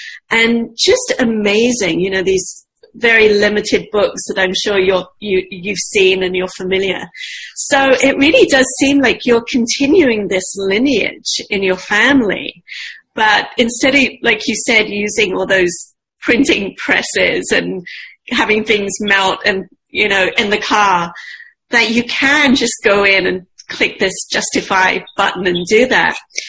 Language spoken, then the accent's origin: English; London, United Kingdom; And I grew up in the East End of London, which, on a side note, was the poorest area of Britain per capita growing up.